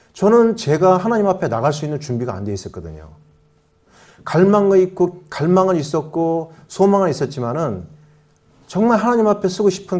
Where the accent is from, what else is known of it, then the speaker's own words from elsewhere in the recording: Suwon, Gyeonggi Province, South Korea; 저는 수원에서 온